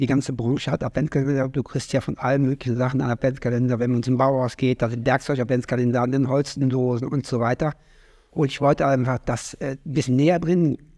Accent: Cologne, North Rhine-Westphalia, Germany; now in Hamburg, Germany; ich bleib bei den Fischköpfen kein halbes Jahr. Das geht überhaupt nicht als Kölner.

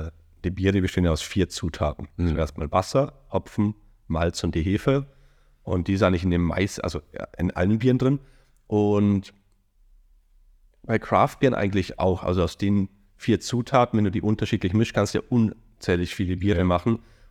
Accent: Erding, Bavaria, Germany; Aus Erding.

